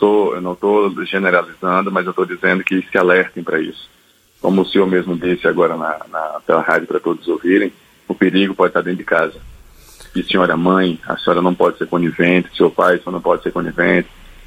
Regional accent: Natal, Rio Grande do Norte, Brazil; born or raised there

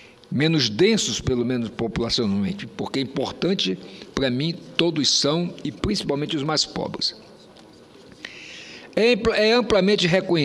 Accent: Roraima, Brazil; lá no meu estado de Roraima

